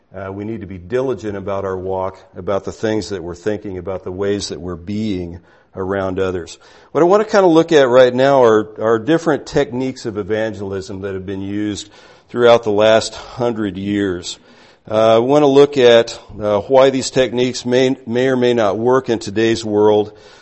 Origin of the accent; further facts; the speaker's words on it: California, United States; When I was growing up in California, San Diego County, there are a lot of Churches of Christ down there.